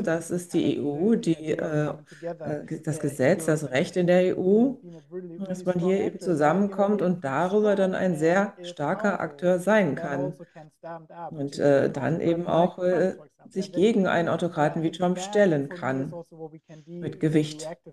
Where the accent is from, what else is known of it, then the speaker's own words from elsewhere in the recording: United States; als Amerikanerin, die auch bei vielen Demonstrationen dabei war in den USA